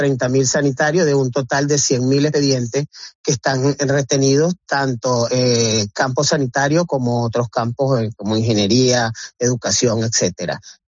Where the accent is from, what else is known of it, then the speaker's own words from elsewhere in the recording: Venezuela; now in Spain; soy médico venezolano, tengo 30 años de experiencia